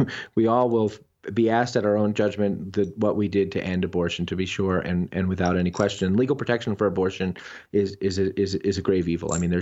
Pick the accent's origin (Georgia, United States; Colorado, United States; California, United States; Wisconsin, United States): Colorado, United States; Denver; and I'm from Denver too, so good to talk to a neighbor, I suppose.